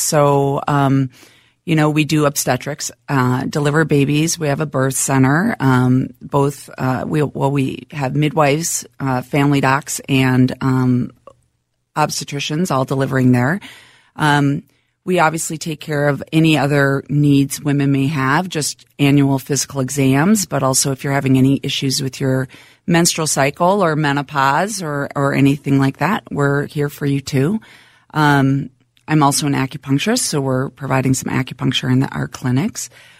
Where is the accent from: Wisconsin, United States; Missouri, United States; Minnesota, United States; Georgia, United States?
Minnesota, United States; also born or lived in North Carolina; So Minnesota, born and raised, grew up right here in town.